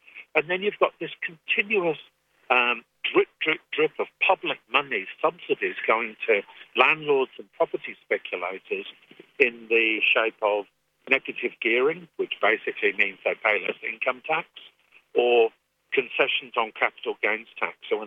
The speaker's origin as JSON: {"language": "English", "region": "England", "country": "United Kingdom", "accent": "English", "lives_now": "Australia", "said": "Because I don't have an Australian accent, I've got an English accent."}